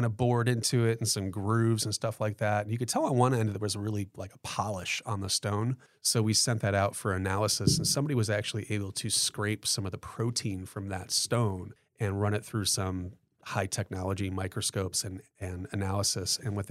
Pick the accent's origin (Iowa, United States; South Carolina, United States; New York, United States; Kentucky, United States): New York, United States; Rome; there was a cemetery that needed to be exhumed in my hometown of Rome, New York